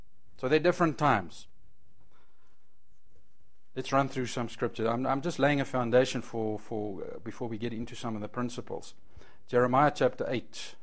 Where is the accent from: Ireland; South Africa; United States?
South Africa; Edenvale, Gauteng; I grew up in Edenvale.